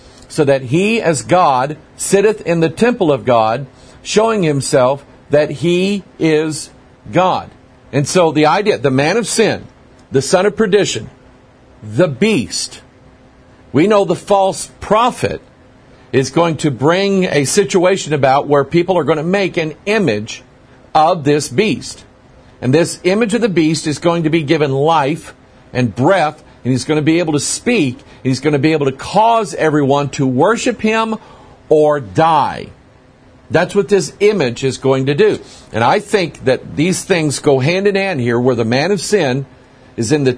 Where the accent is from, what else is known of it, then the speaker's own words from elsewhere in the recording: United States; I speak of America because I'm an American, I live in America, I know the people